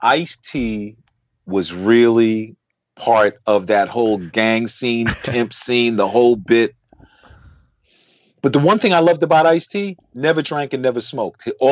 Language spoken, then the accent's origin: English; New York City, New York, United States; Born in Kings County Hospital. Grew up in East New York. Grew up in Brookdale Hospital.